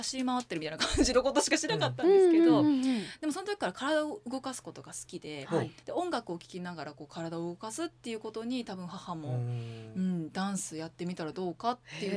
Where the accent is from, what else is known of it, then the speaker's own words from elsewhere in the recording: Iga, Mie, Japan; also born or lived in Nabari; まあ名張りなんですけど、まあ、育ちっていうか、幼少期に結構ずっと頻繁にいてたのが伊賀市なんですね、うん、上の伊賀上野で